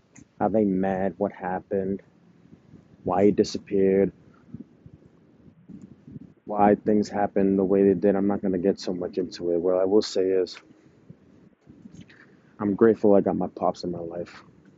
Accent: Boston, Massachusetts, United States; I come from South Boston, Massachusetts. One hell of a town. I know a lot of people out here. I grew up with a lot of people

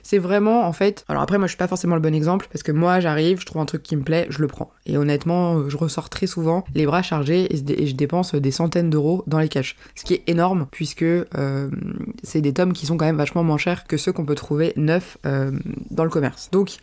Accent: Paris, Île-de-France, France; now in Lille, France; j'habite dans le nord depuis un peu plus de 6 mois maintenant. De base je suis parisienne, mais là j'habite à côté de Lille, enfin dans la banlieue sud de Lille en gros

